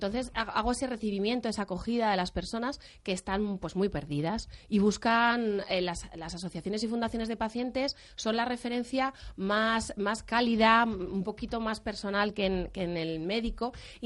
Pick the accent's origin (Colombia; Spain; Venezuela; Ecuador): Spain; Bilbao, Basque Country; moved away as an adult; now in Madrid, Spain; Yo ya estaba en una asociación, soy de Bilbao y estaba en una asociación en Bilbao. Luego vine a trabajar a Madrid